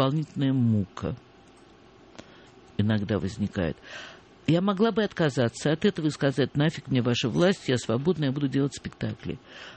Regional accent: Saint Petersburg, Russia; я ленинградская девочка, я выросла в Ленинграде.

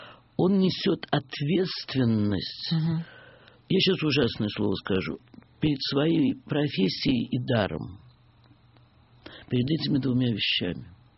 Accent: Saint Petersburg, Russia; now in Moscow, Russia; Вот я уехала из Ленинграда. Живу в Москве.

